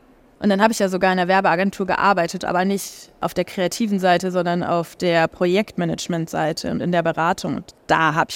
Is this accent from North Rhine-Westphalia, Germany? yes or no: no; Ulm, Baden-Württemberg, Germany; Ja, ich glaube, mit 4 war ich in einer Kunstschule in Ulm.